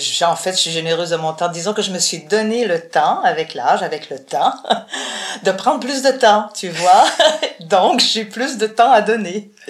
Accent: Chicoutimi, Quebec, Canada; moi, je viens du Saguenay, de Chicoutimi. Je suis née à Chicoutimi. J'y ai vécu jusqu'à l'âge de 6 ans, 7 ans, 7 ans et demi, en fait, en deuxième année. En plus, après, j'ai déménagé à Chicoutimi-Nord

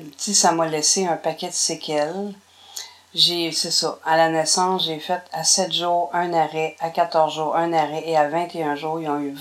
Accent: Montreal, Quebec, Canada; born there; Moi, je suis née à Montréal, à l'hôpital, dans ce temps-là, ça existait encore, c'était l'hôpital Sainte-Jeanne-d'Arc.

